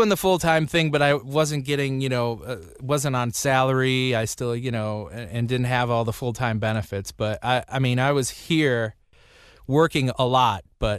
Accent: Chicago, Illinois, United States; I'm one of those lucky guys where I grew up in Chicago, and I grew up listening to the station

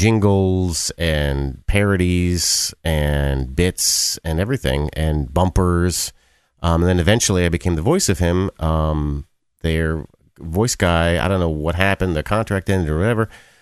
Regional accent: New York, United States; I grew up in the New York area.

